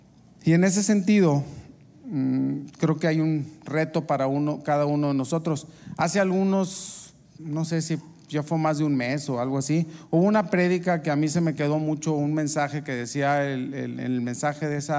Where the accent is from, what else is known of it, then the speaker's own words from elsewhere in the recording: Victoria, Tamaulipas, Mexico; also born or lived in Pachuca; nací en Pachuca, Hidalgo, pero tengo aquí pues prácticamente toda mi vida, ¿no? Soy prácticamente, me considero de Victoria. Aquí crecí, aquí me desarrollé, aquí he trabajado todo, aunque estudié en Monterrey